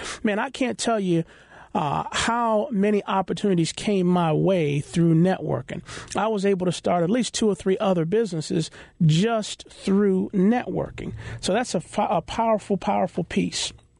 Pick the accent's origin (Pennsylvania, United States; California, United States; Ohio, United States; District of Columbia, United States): District of Columbia, United States; Washington; now in Baltimore, United States; I grew up in Washington, D.C., and my parents bought their house years ago.